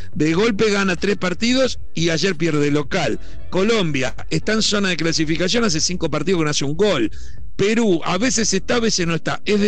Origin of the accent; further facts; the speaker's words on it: Uruguay; como uruguayo te felicito por la victoria de Bolivia.